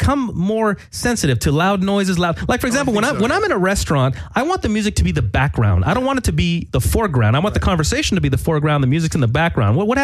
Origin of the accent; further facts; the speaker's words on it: Los Angeles, California, United States; So I was born and raised in Los Angeles